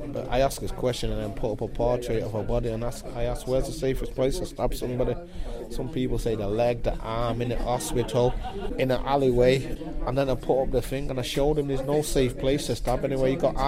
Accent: Manchester, North West England, United Kingdom; I come from Mosside.

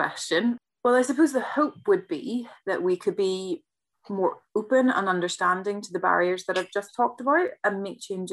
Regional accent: Northern Ireland, United Kingdom; growing up in Northern Ireland

